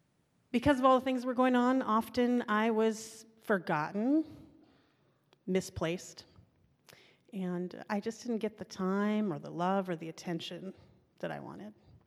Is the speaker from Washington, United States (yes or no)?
yes; Seattle, Washington, United States; I grew up in Wallingford, which is north of Lake Union.